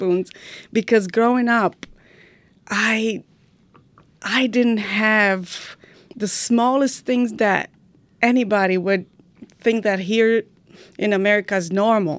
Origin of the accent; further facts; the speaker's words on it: Romania; English is a second language; moved away as an adult; now in California, United States; I was born and raised in Romania under a communist regime. My family, which was I included, were persecuted for religious reasons.